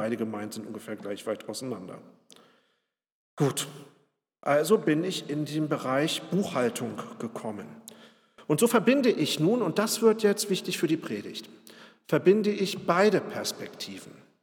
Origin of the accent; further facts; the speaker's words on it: Braunschweig, Lower Saxony, Germany; moved away as an adult; Auch ich bin in der Friedenskirche in Braunschweig groß geworden und in der Stadt vor über 50 Jahren geboren. Allerdings habe ich Braunschweig schon 1992 verlassen